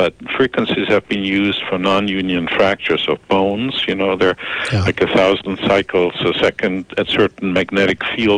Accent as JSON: {"language": "English", "country": "Canada", "said": "because I'm a Canadian doctor."}